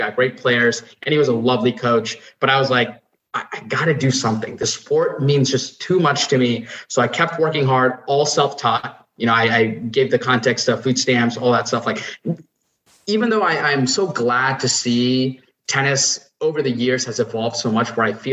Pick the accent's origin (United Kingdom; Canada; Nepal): Nepal; now in United States; So I was born and raised in Nepal, moved to the US in 2006.